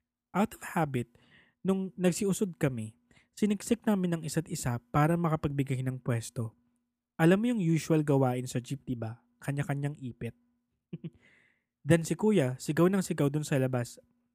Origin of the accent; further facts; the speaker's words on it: Laguna, Philippines; sasakay ako ng jeep biyahing Siniloan or Paete para dadaan sa bayan namin